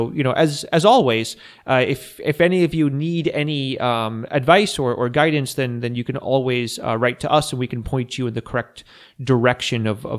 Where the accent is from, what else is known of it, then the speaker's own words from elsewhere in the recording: United States; now in Latvia; well, I am American